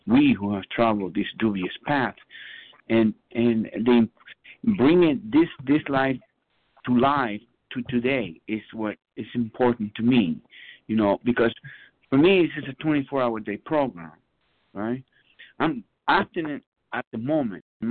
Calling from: San Bernardino, California, United States; from California, San Bernardino, California.

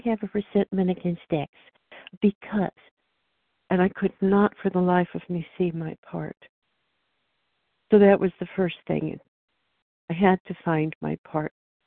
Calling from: Oregon, United States

